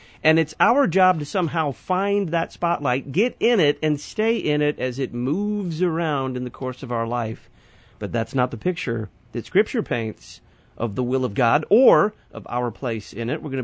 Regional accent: Texas, United States; I can say that because I'm from Texas.

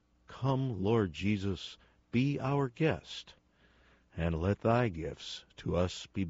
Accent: Illinois, United States; I fondly remember evening meals when I was growing up near Chicago.

